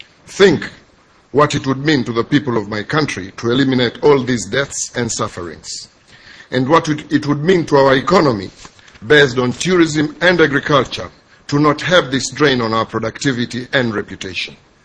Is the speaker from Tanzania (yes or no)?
yes; Zanzibar, Tanzania; I come from Zanzibar, a small island nation with a rich history from the days of being an East African trading post known as the Spice Islands